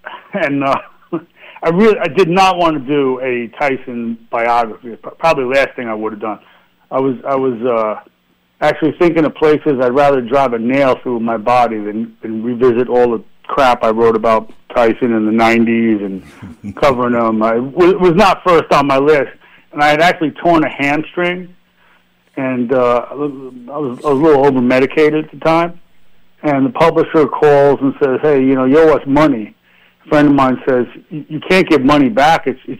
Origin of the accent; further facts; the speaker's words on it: New York City, New York, United States; I do. I grew up in New York City, where I am now.